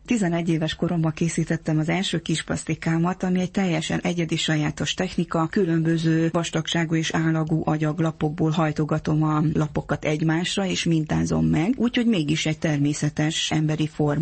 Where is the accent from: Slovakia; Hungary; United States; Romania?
Romania; Székely Land; Tekintve, hogy én egy hagyományőrző családból származom, Székelyföldről, ahol igenis fontos volt a magyar néphagyomány, hiszen apai ágról mindenki fazekassággal foglalkozott